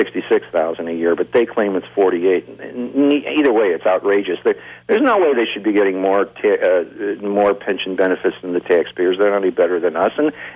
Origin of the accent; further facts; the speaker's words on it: Illinois, United States; I'm sort of proud. I was born and raised in Illinois